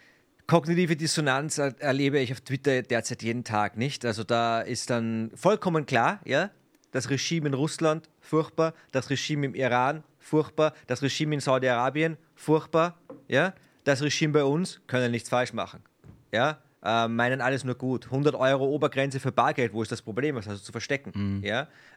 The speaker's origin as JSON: {"language": "German", "region": "Vienna", "country": "Austria", "said": "als Österreicher, ich meine, wir sitzen hier mitten in Wien, einen Steinwurf von der Nationalbank entfernt"}